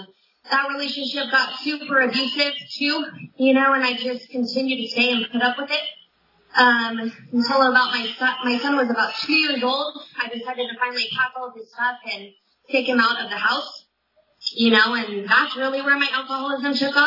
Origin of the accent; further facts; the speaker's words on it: Fresno, California, United States; So a little bit about me, you know, I grew up in Fresno, California, have two parents that are married, you know, nothing crazy, a brother and a sister, had every opportunity afforded to me